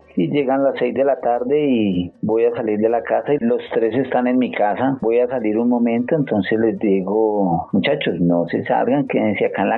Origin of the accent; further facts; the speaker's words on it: Sevilla, Valle del Cauca, Colombia; moved away as an adult; now in Bogotá, Colombia; toda mi juventud la viví hasta los 18 años. Soy oriundo de Sevilla Valle, viví allá hasta los 18 años.